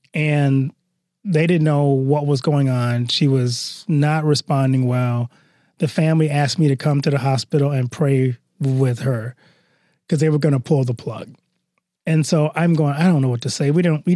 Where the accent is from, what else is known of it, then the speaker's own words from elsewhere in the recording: Deep South, United States; Well, it's funny because I grew up in the Deep South in the early 1970s.